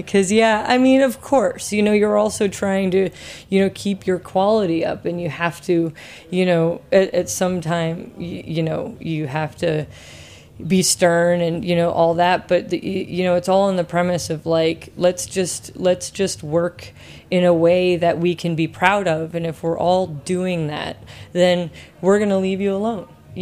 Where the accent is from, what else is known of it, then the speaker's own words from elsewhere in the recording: New England, United States; I grew up in New England with, you know, hot dogs and lobster steamed, that's it, with butter, you know, and those were the best meals of my life.